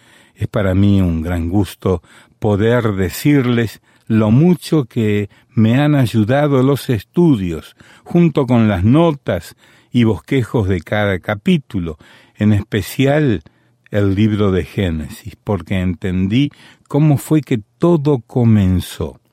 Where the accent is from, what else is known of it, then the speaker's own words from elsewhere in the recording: Honduras; now in Sherwood, United States; Soy hondureña, pero vivo en la ciudad de Sherwood, estado de Arkansas, en Estados Unidos. Les cuento que hace apenas unos meses acepté a Cristo como mi Salvador.